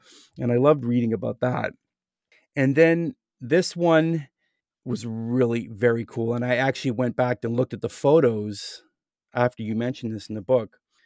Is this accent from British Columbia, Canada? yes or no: no; Toronto, Ontario, Canada; Being a Canadian and from Toronto